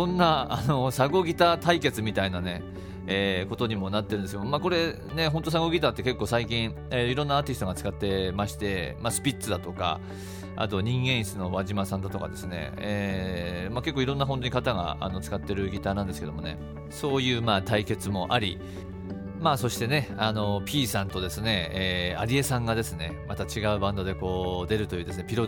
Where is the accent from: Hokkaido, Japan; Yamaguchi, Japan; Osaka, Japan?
Hokkaido, Japan; もう僕北海道出身なんですけども、本当にね、この寒さがですね、もうすっかり忘れてますから、あの北海道の寒さをね